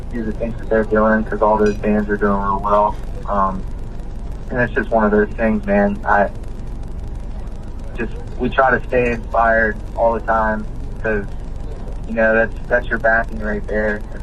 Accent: Maryland, United States; They're from Maryland as well. They were you know, they're my home state heroes.

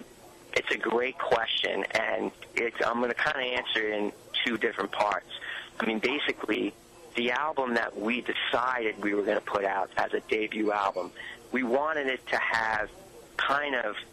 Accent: New York City, New York, United States; growing up in New York City and having the influences from my parents at an early age, starting from like

